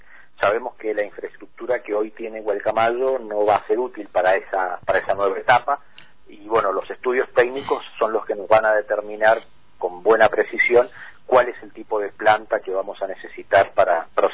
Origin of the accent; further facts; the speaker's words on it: San Juan, Argentina; Te diría que el 95% somos sanjuaninos